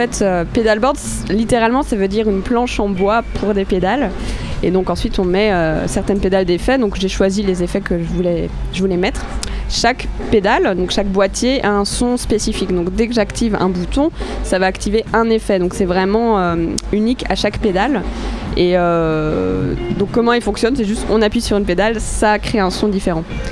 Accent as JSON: {"language": "French", "town": "Château-Thierry", "region": "Hauts-de-France", "country": "France", "tie": "born or raised there", "lives_now": "Nantes, France", "said": "je ne suis pas originaire de l'Ouest, je suis nantaise d'adoption. Moi, j'ai commencé la musique dans une petite ville qui s'appelle Château-Thierry, dans l'Aisne, donc c'est en Picardie, c'est assez loin d'ici."}